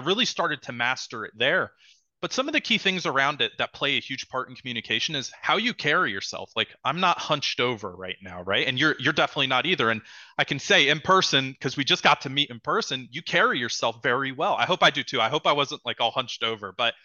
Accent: New Jersey, United States; And that's why I'm an Italian from New Jersey. So respect is huge for me, right? Anyone who's from New Jersey knows that.

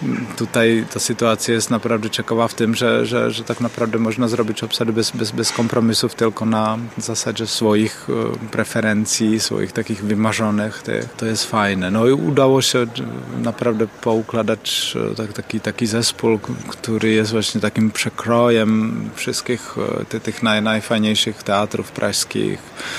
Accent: Hradec Králové, Hradec Králové Region, Czechia; Polish is a second language; also born or lived in Prague; ja jestem z Hradca Králové. To jest tutaj 100 kilometrów na wschód od Pragi, ale spędziłem 5-6 lat w Pradze. Mieszkałem tu, studiowałem, także znam to miasto po prostu bardzo dobrze.

